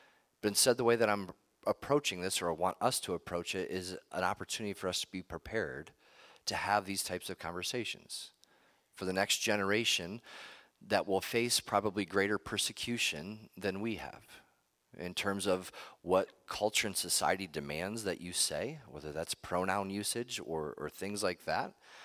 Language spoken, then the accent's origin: English; United States; but being born and raised in America, we're spoiled. We assume certain things, and we demand freedom.